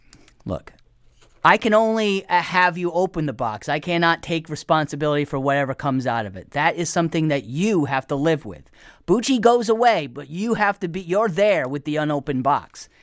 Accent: Rhode Island, United States; I'm from Rhode Island. That's right.

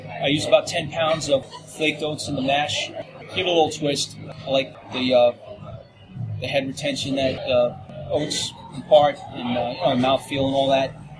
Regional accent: Queens, New York, United States; a neighbor that I had growing up in Queens. I happened to be born and raised in the boroughs. This is kind of like an opportunity for me to pay tribute to where I'm from.

